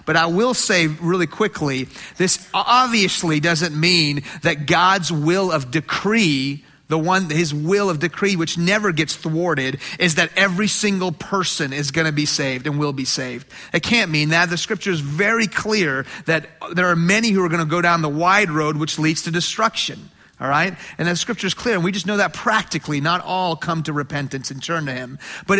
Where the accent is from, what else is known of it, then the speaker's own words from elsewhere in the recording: Houston, Texas, United States; I grew up in Houston, and so, or used to be.